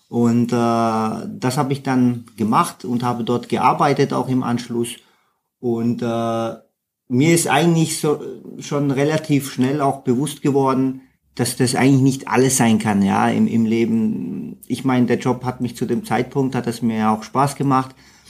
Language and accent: German; Heilbronn, Baden-Württemberg, Germany; ich komme ja aus Heilbronn und sind sehr nah an Stuttgart von der Anbindung her.